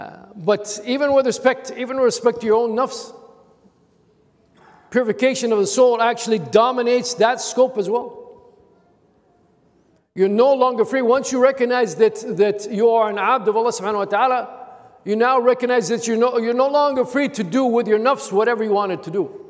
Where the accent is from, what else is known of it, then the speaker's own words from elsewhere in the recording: United States; for a lot of kids growing up in the United States, that was their dream, like yours truly.